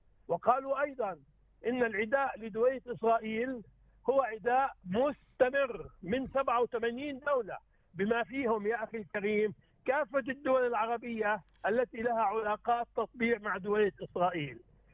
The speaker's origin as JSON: {"language": "Arabic", "country": "Palestine", "said": "لذلك دويلة إسرائيل هي دويلة بكل ما تعني هذه الكلمة، وليست دولة، ليس كوني فلسطيني، وإنما لا يوجد استقرار سياسي"}